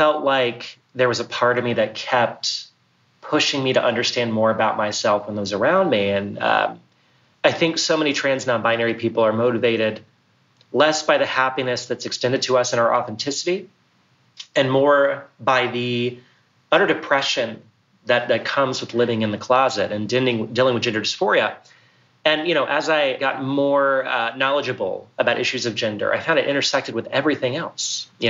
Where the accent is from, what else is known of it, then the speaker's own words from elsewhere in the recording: Texas, United States; I was raised in Central Texas from a long line of family, in the South.